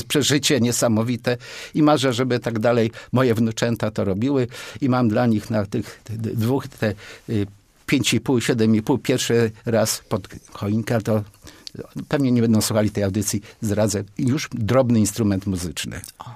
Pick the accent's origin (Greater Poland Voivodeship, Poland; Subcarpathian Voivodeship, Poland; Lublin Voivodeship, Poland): Greater Poland Voivodeship, Poland; Poznań; wychowałem się nad kinem Wilda. Wtedy jeszcze niestety nazwa ulicy była Gwardii Ludowej